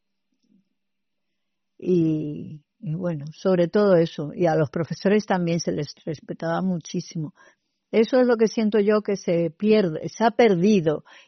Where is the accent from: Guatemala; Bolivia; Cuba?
Cuba; Camagüey; born there; Yo nací en Cuba, en una ciudad oriental que se llama Camagüey. Ahí nacieron mis padres y todas mis hermanas, que somos 6.